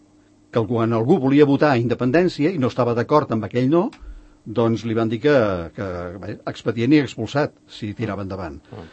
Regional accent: Catalonia, Spain; Així som els catalans.

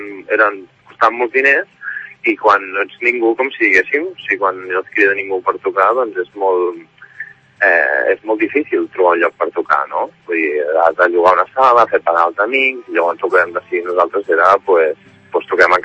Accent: Barcelona, Catalonia, Spain; De poder anar per fora de Barcelona, que nosaltres som de Barcelona

